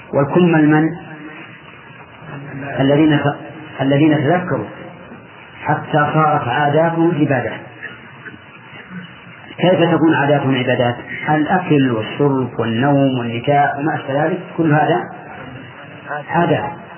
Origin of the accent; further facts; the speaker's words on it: Egypt; لا هذا لا هذا أنا مصري هنا